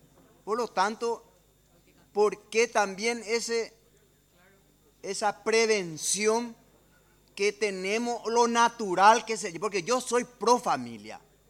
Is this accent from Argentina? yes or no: no; Paraguay; nosotros tenemos que siempre como paraguayo y como seres humanos